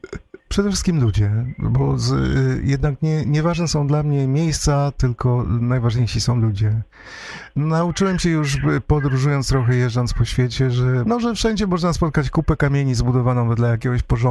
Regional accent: Kalisz, Greater Poland Voivodeship, Poland; bo ja też jestem Wielkopolaninem, urodzony i wychowany w Kaliszu

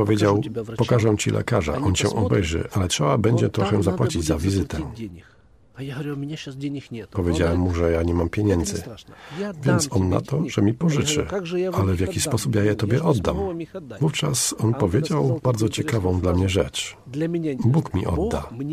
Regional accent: Ukraine; Ale ja jestem Ukraińcem

